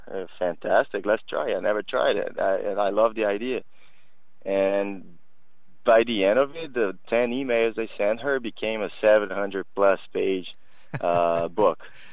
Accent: Brazil; moved away as an adult; also born or lived in Montreal, Canada; now in Canada; I'm in Canada. I was born in Montreal, but most of my life I lived in Brazil. I lived there for 18 years. My parents are Brazilian.

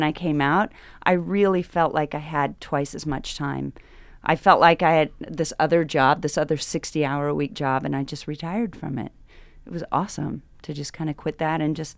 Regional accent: Kansas City, United States; We'd never had one in Kansas City. And I say we because I will always consider Kansas City my hometown.

